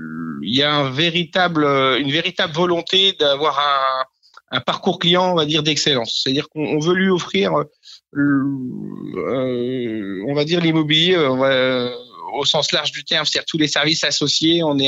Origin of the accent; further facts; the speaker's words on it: Rennes, Brittany, France; Alors moi, je suis natif de Rennes, en Ille-et-Vilaine, donc à 100 km de Saint-Brieuc.